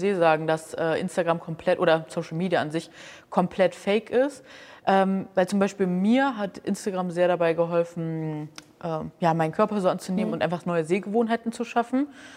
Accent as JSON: {"language": "German", "region": "Hamburg", "country": "Germany", "said": "ich komme aus Hamburg"}